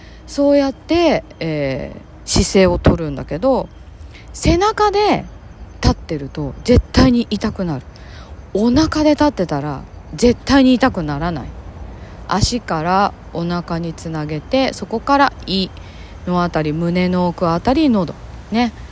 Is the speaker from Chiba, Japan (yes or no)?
yes; Chiba, Japan; 田舎で、千葉の田舎で、千葉で育ってるので、全然ねここに何のゆかりとかもないんですけれども